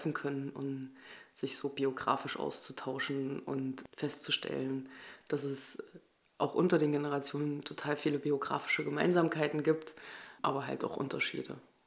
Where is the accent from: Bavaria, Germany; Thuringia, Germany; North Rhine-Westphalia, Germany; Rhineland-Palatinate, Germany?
Thuringia, Germany; Ich bin 1983 im Eichsfeld in Thüringen geboren und aufgewachsen